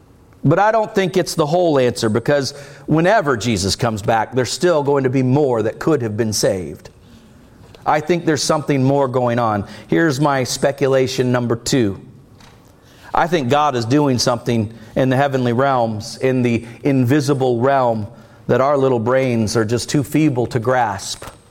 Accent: Cocoa, Florida, United States; When I was a boy growing up in Cocoa, Florida, I went to Saturn Elementary School.

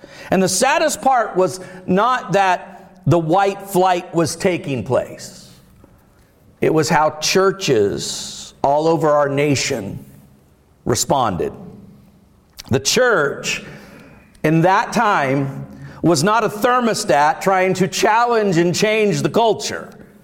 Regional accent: Florida, United States; Now, I grew up in Central Florida in the 1970s, and it was a challenging time

